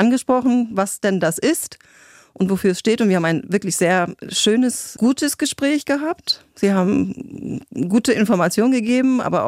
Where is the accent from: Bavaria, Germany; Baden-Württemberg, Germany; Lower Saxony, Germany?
Lower Saxony, Germany; Freiburg; born there; accent: Northern German; Ich spreche ziemlich deutlich Norddeutsch, ja. Ich bin geboren in Freiburg an der Elbe.